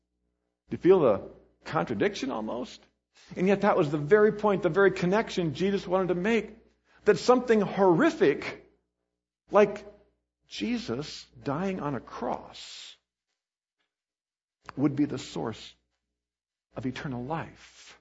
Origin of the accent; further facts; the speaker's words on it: Hillsboro, Kansas, United States; You can find out a few things about my hometown of Hillsboro, Kansas, if you go to Wikipedia.